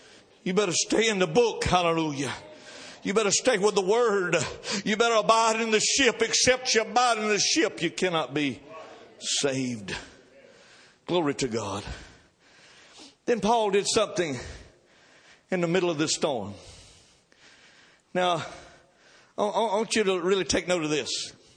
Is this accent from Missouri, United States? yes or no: no; Georgia, United States; born there; I was born in Georgia